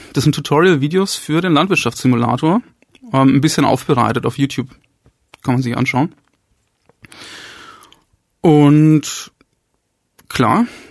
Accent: Bamberg, Bavaria, Germany; Ich komme aus Bamberg.

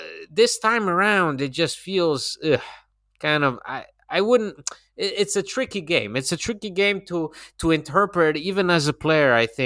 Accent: Bologna, Emilia-Romagna, Italy; English is a second language; for people that are from outside Bologna, I'm from Bologna

